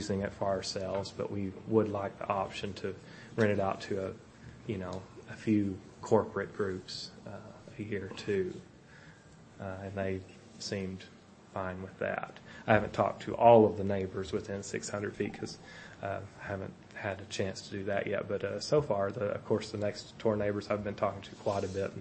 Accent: Huntsville, United States; I've we're from Huntsville, so yeah, I haven't.

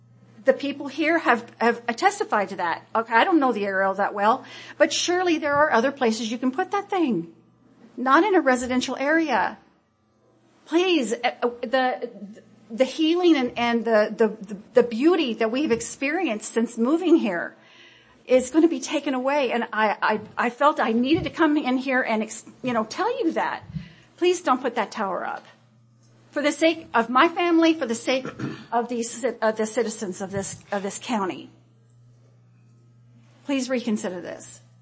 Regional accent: Panama City, Florida, United States; I am a mother of 11 children, and I'm from Panama City, Florida. Okay? A year ago, this month, we moved here.

